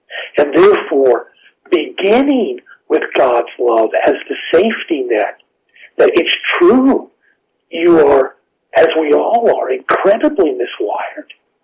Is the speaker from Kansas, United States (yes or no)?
yes; Kansas, United States; But I grew up in Western Kansas, and making homemade ice cream was something we would do on summer evenings.